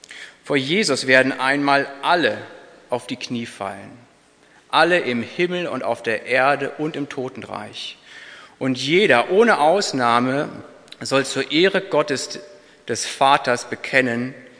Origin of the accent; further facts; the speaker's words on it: Hockeln, Lower Saxony, Germany; ich komme aus der Nähe von Hildesheim, aus einem kleinen Dorf, aus Hockeln, ungefähr anderthalb Stunden Fahrzeit.